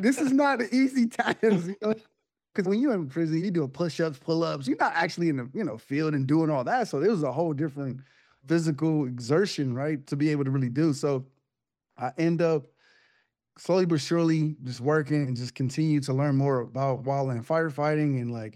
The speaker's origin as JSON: {"language": "English", "region": "California", "country": "United States", "tie": "born or raised there", "said": "I grew up in the San Fernando Valley. I'm a city kid"}